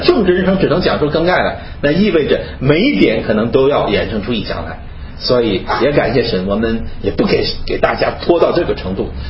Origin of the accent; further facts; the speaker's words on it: China; 这一点跟我们中国人所谈的很奇特